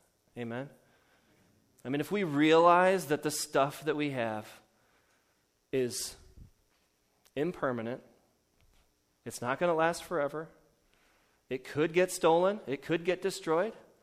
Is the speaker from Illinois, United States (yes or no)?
yes; Illinois, United States; I grew up in Illinois, and I thought, oh, I got to have them.